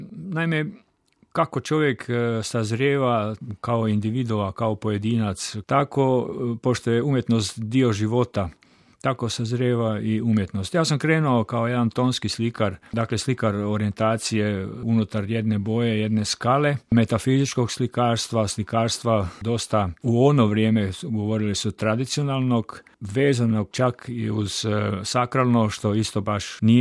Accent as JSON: {"language": "Croatian", "town": "Ludbreg", "region": "Varaždin County", "country": "Croatia", "tie": "born there", "said": "Da, rođen sam u Ludbregu"}